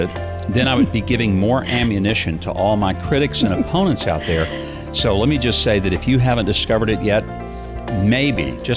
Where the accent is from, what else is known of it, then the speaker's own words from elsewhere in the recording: the South, United States; I grew up in the Jim Crow South where there was racial segregation.